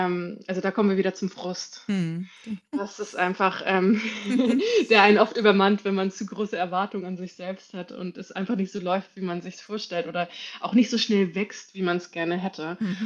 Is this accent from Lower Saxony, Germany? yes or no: no; Schleswig-Holstein, Germany; Und dann kam ich aber zurück in meine Heimat, Nähe Kiel, und habe gemerkt, so mit dieser negativen Einstellung habe ich keine Freude mehr hier in Norddeutschland zu sein